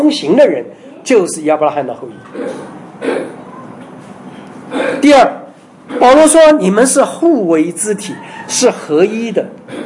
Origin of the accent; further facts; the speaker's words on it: China; 因为我们中国人有句古话说啊，一代亲，二代表，三代就了了，是不是？